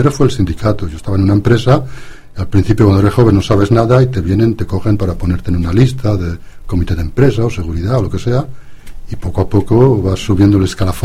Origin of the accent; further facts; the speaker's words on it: Spain; now in Belgium; Porque soy español, tengo todavía la nacionalidad española. Encima vivo al límite de Bruselas, en Flandres